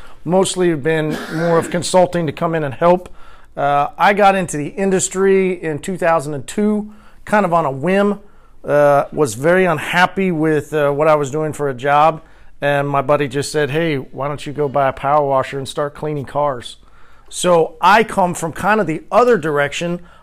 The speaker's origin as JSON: {"language": "English", "town": "Tulsa", "region": "Oklahoma", "country": "United States", "said": "I'm from Tulsa, Oklahoma."}